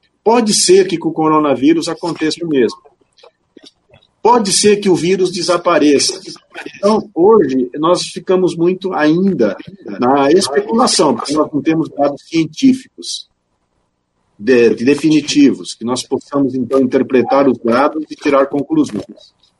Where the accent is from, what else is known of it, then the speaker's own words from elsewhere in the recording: Engenheiro Beltrão, Paraná, Brazil; also born or lived in Nova Esperança; now in São Paulo, Brazil; Eu sou nascido em Nova Esperança, no Paraná. Eu passei minha infância em Engenheiro Beltrão, muito próximo, né? Eu também sou da Terra Roxa